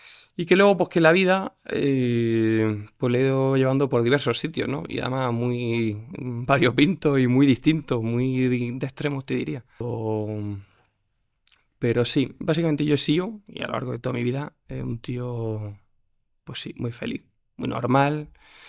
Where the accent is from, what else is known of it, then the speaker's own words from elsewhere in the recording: Granada, Andalusia, Spain; Sí, bueno, soy de Granada.